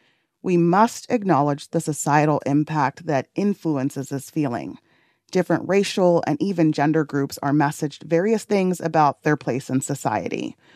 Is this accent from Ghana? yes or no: yes; Ghana; As a Ghanaian immigrant, my parents told me that all we had to do was work hard like everyone else